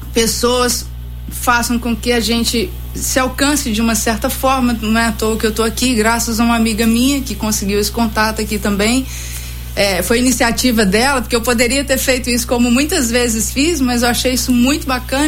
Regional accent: Ubá, Minas Gerais, Brazil; now in Juiz de Fora, Brazil; e não sou daqui, né, sou de Ubá.

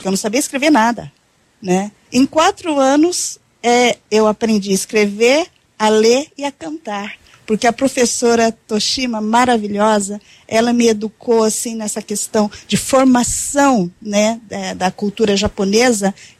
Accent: Londrina, Paraná, Brazil; born there; Londrina, eu sou nascida em Londrina.

